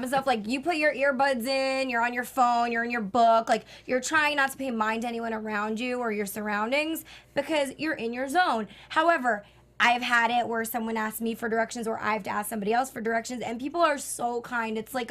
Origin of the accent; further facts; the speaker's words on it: New York, United States; And PSA, I am from New York, and no, we do not think that we are better than anybody else.